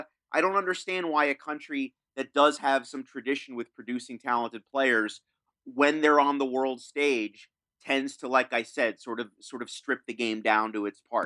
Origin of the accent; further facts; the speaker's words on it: United States; I'm American. I can tolerate not watching beautiful football.